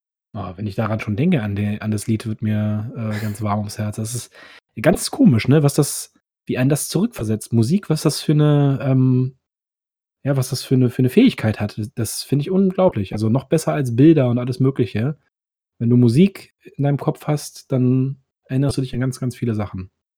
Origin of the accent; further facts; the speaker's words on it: Berlin, Germany; Ich komme ja aus dem Osten, also Ost-Berlin. Und da bin ich auch im Kindergarten gewesen und alles.